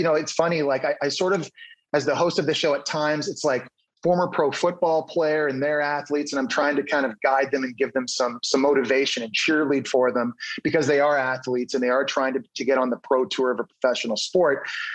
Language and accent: English; Ottawa, Ontario, Canada; I'm from Ottawa, Canada